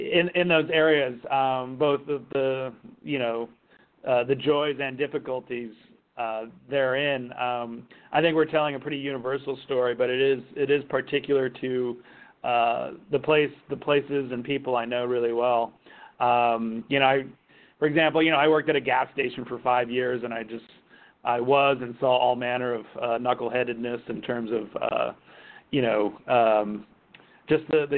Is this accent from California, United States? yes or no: yes; Long Beach, California, United States; I guess as a SoCal knucklehead, I'll be representing my tribe. I grew up in Southern California, in Long Beach, in Orange County